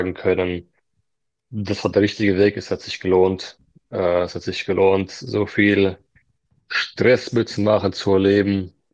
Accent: Landau, Rhineland-Palatinate, Germany; dass mich die Leute in Landau mittlerweile kennen und erkennen. So, das macht mich persönlich auch schon glücklich hier in meinem Heimatort.

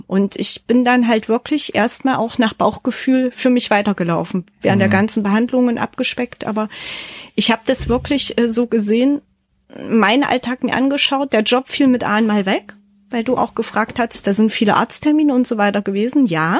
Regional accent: Leipzig, Saxony, Germany; Mittlerweile kenne ich meine Heimat Leipzig von einer ganz anderen Seite

